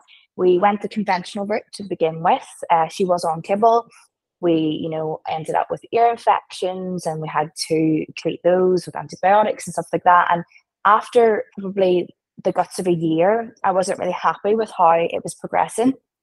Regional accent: Belfast, Northern Ireland, United Kingdom; I am from Belfast, Northern Ireland.

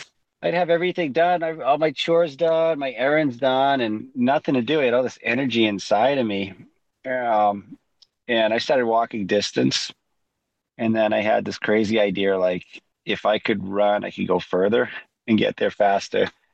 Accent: Waltham, Massachusetts, United States; now in Chandler, United States; I was born in 1970 in Waltham, Massachusetts. I'm 54 years old. I currently reside in Chandler, Arizona. I live most of my life in Massachusetts.

